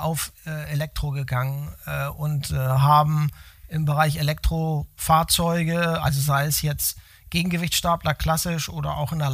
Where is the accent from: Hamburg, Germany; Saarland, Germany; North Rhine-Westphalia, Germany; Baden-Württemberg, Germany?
Hamburg, Germany; also born or lived in abroad; viele Jahre auch im Ausland, aber seit 2005 schon wieder in meiner alten Heimat in Hamburg.